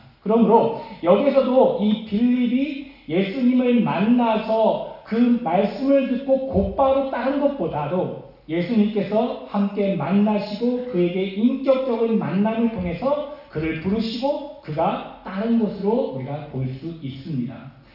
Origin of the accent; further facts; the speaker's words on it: Chungcheong, South Korea; 또 저는 충청도인데